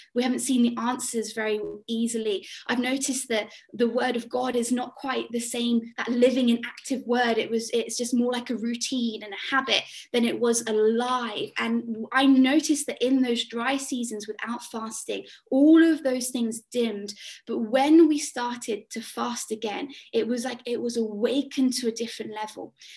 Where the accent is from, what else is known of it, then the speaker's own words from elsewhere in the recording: South West England, United Kingdom; moved away; I grew up in Dorset on the south, on the coast, and so it was a very different kind of transition across.